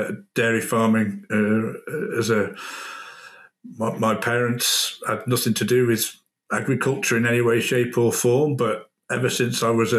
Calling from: England, United Kingdom; No, definitely not an Arkansas accent. No, I'm joining you from the UK, pretty centrally based. Not, 50 minutes southwest of Manchester, 50 minutes south of Liverpool.

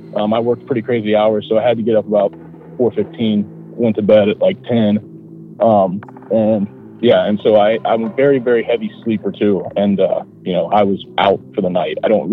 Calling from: Ohio, United States; Yeah, this is … from Ohio. I live pretty close to Dayton, Ohio.

